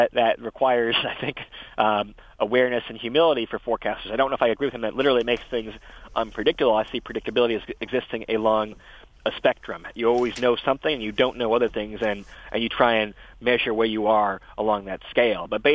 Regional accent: Michigan, United States; I did grow up in Michigan. I grew up in the Midwest, so you still have the kind of tradition of it's kind of your church as you kind of watch football on Sundays no matter what.

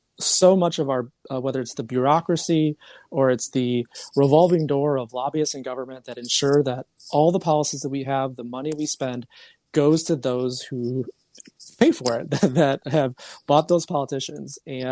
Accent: Kenosha, Wisconsin, United States; I overcame a lot of challenges growing up in Kenosha. I lost both my parents growing up

